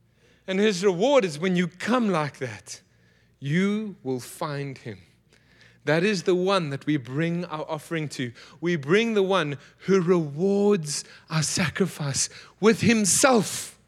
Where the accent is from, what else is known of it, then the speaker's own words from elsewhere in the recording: South Africa; I'm South African. We do like to hunt and do those things.